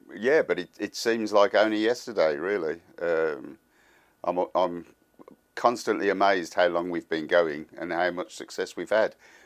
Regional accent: Birmingham, West Midlands, United Kingdom; I saw him perform live in Birmingham, my hometown, in 1976

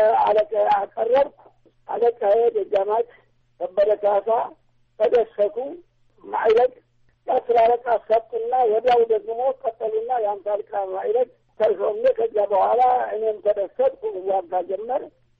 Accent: Bulga, Amhara, Ethiopia; born there; የተወለድኩት ስላሴ ይባላል ቡልጋ 1910 ዓ.ም ነው የተወለድኩት።

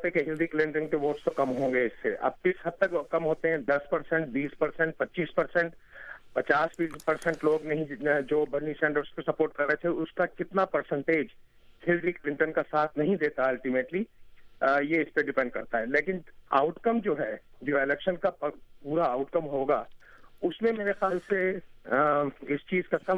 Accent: New York, United States; اس convention کے لیے میں فلاڈیلفیا آیا ہوا ہوں, ورنہ تو میں نیو یارک سے ہوں.

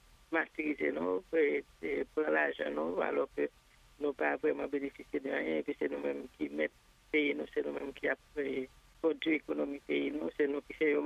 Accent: Haiti; now in United States; En tant que Haïtienne qui est naturalisée l'américaine

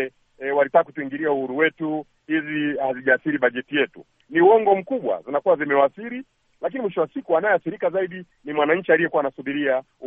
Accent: Tanzania; Mimi kama Mtanzania

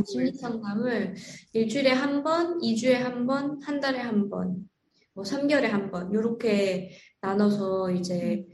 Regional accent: North Korea; now in United States; 그때 당시 제가 고등학교 북한에서 온 지는 얼마 안 됐고

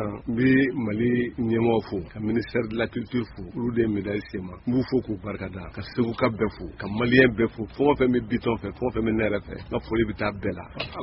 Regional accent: Mali; On est du Mali. Le Mali où? Au Mali.

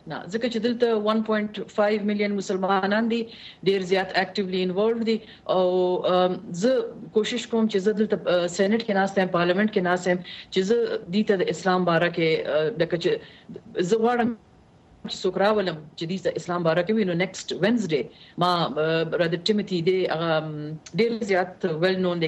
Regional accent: Pakistan; now in Canada; لکه زه پکې د پاکستان یم

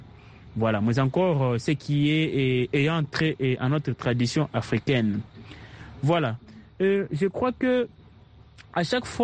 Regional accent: DR Congo; Et bel et bien ici chez nous en RDC, nous avons certains lieux et qui portent vraiment les anciennes appellations.

